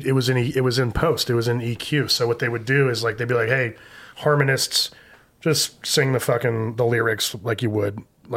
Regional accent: New Jersey, United States; Product of growing up in New Jersey

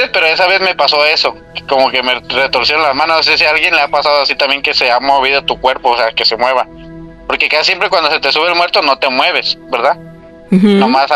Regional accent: Tijuana, Baja California, Mexico; pues ahí estuve viviendo en Tijuana, soy de Tijuana.

